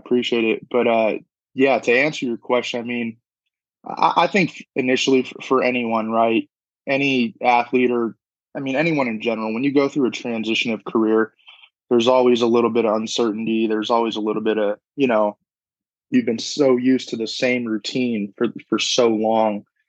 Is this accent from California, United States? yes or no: yes; California, United States; We're both from California, so we would always train together.